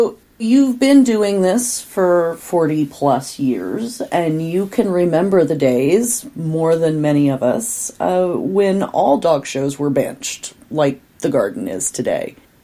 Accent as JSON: {"language": "English", "region": "West Coast", "country": "United States", "tie": "born or raised there", "said": "So I'm a West Coaster. I grew up on the West Coast."}